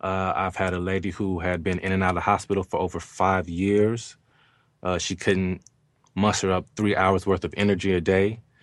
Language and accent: English; Mississippi, United States; born there; because I was born in Mississippi, so we have a lot of little